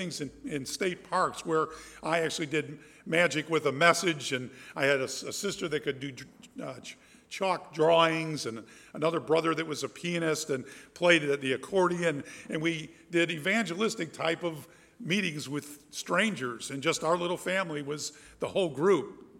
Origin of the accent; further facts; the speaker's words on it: Chicago, Illinois, United States; 1952, I was born in Chicago. That's where I'm from, my wife also.